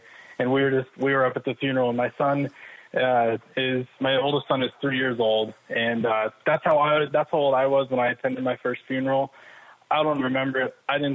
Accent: Boise, Idaho, United States; I'm from Boise, Idaho.

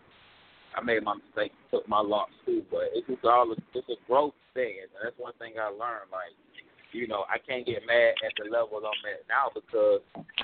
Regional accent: Alabama, United States; Like, I'm from the middle of nowhere. I'm from Alabama. I'm from nothing. You know what I mean? I came from nothing.

